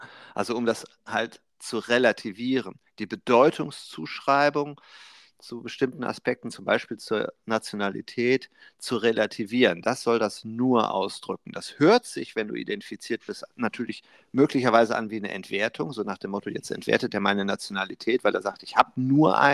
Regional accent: Germany; Ich bin halt Deutscher.

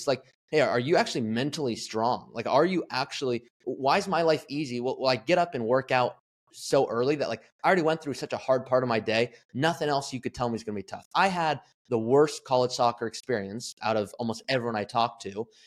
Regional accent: Malibu, California, United States; when I was kind of the rock star and superstar of soccer growing up in Malibu and this and that, I always had a ball

